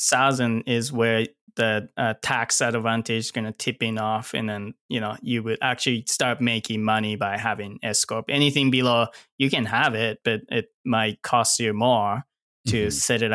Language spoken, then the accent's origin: English; Japan; moved away; Like I came from Japan and like, you know, lived here by myself.